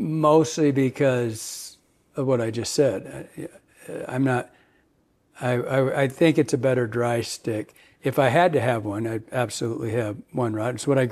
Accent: Michigan, United States; I probably, because I was from Michigan, that's probably why I'm sentimental to the 8.5-5.

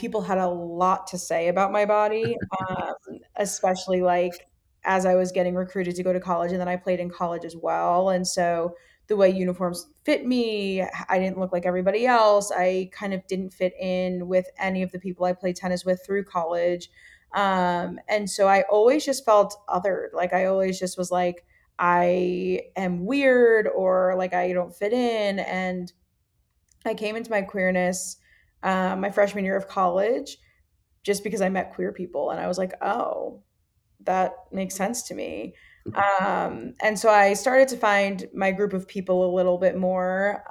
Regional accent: Austin, Texas, United States; I grew up in Austin. So I was here all of my formative years.

